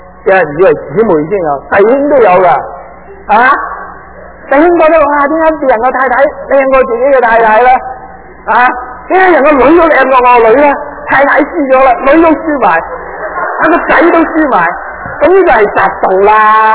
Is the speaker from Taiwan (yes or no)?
no; Hong Kong; now in Toronto, Canada; 我们广东人说扮嘢，这些名字我不懂的。我1976年离开香港，如果讲得更早，我1970年离开香港了。